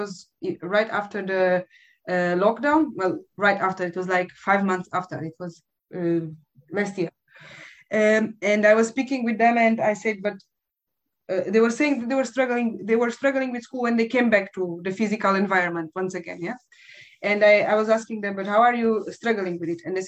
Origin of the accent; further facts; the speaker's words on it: Portugal; born there; English is a second language; I was born in Portugal. I have Portuguese parents